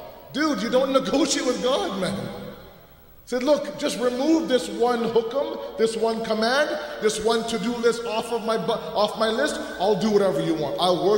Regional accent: Toronto, Ontario, Canada; I remember growing up in Toronto

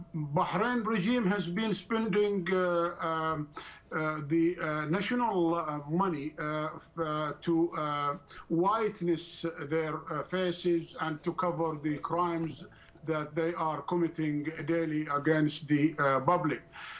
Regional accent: United Kingdom; we are in London, I am a British national

